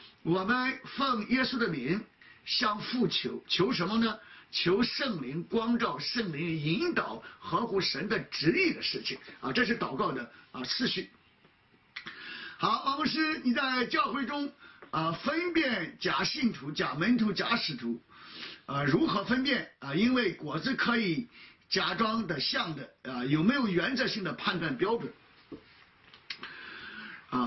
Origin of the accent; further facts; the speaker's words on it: Shandong, China; 我们山东人，我从小的时候我们就祭祖啊。